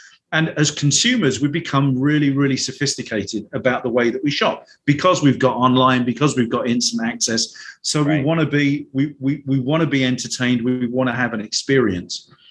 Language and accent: English; London, United Kingdom; now in Chicago, United States; I'm originally from London, now living in Chicago, and here to talk about everything that's pop-up.